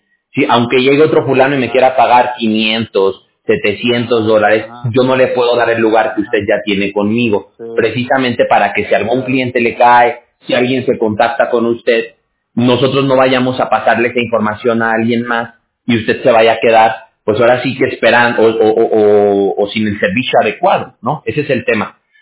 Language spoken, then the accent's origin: Spanish; Aguascalientes, Mexico; Yo soy de Aguascalientes. ¿Ubica Aguascalientes usted?